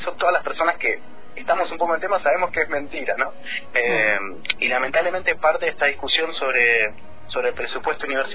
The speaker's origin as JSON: {"language": "Spanish", "country": "Argentina", "said": "fundamentalmente a nosotros como argentinos y argentinas"}